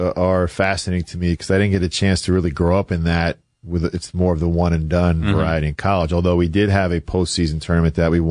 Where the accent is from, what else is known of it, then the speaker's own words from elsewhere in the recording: Long Island, New York, United States; Because I grew up on Long Island when the Islanders were just killing everybody